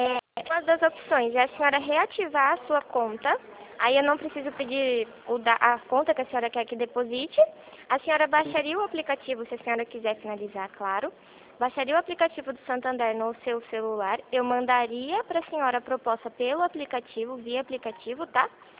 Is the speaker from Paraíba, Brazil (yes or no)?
no; São Paulo, Brazil; Interior de São Paulo.